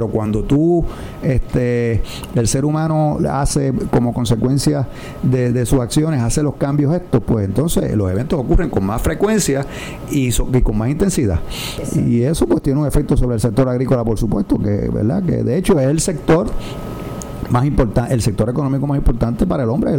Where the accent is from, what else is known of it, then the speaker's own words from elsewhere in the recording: Mayagüez, Puerto Rico; De hecho, yo que vengo de Mayagüez